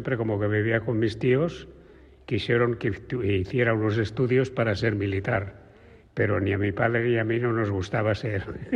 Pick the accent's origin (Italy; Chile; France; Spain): Spain; Catalonia; also born or lived in Extremadura; Jo vaig néixer a Extremadura, però em van portar aquí que tenia 7 mesos. O sigui, en realitat soc català.